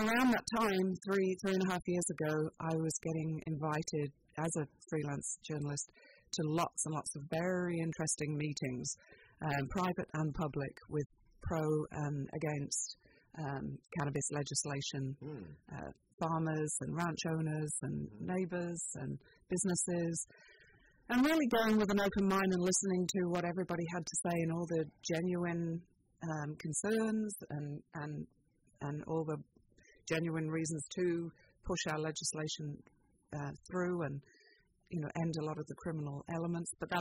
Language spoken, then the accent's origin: English; East of England, United Kingdom; Well, I grew up in the Fens. I don't know if too many people are familiar with the Fenland area, but it's Cambridgeshire, Lincolnshire, Norfolk borders, and about 100 miles north of London